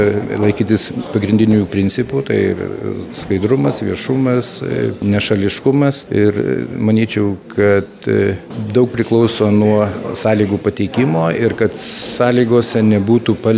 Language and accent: Lithuanian; Alytus, Alytus County, Lithuania; Taip, esu alytiškis, pradėjau ir baigiau čia vidurinę mokyklą. Taip pat čia esu dirbęs tiek milicijoje, tiek policijoje, dirbęs Vilniaus banke anksčiau.